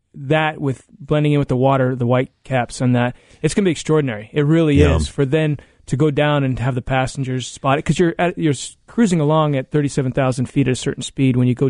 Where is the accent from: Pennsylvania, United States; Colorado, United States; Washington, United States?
Pennsylvania, United States; I'm originally from Pennsylvania, so the Phillies and the Red Sox and the Rangers are pretty much my three teams